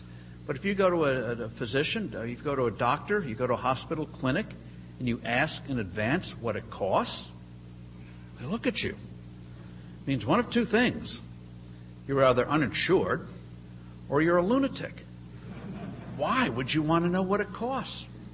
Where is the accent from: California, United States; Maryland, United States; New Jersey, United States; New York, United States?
New Jersey, United States; I come from New Jersey. We have crazy regulations there